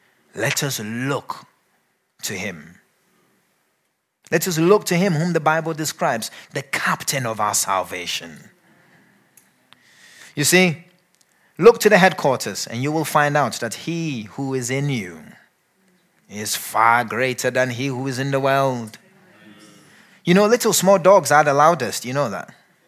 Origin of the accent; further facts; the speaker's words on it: Ghana; when I grew up in Ghana, there was a proverb that says that the mice comes out to play when the cat is not around.